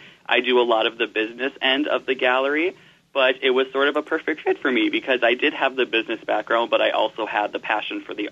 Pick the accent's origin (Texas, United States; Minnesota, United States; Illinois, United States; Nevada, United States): Minnesota, United States; Barnesville; Well, I grew up in Barnesville, Minnesota, so not too far from Wahpeton.